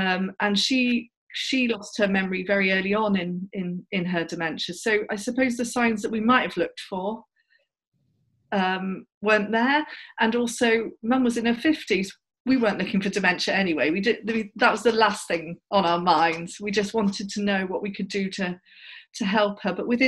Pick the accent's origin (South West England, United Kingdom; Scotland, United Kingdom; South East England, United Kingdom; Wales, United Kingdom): South West England, United Kingdom; So we're from Somerset originally